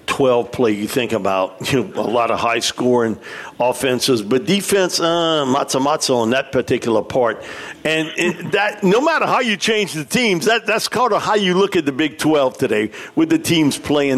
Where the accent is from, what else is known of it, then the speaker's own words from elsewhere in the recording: California, United States; I grew up in California.